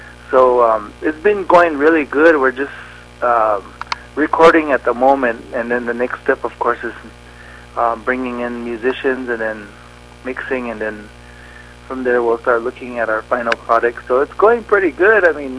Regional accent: New Mexico, United States; I grew up right here in the Pueblo villages of New Mexico.

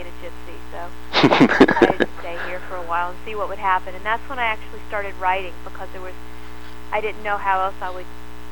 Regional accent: Birmingham, Alabama, United States; I'm originally from Alabama. I grew up in Birmingham, Alabama.

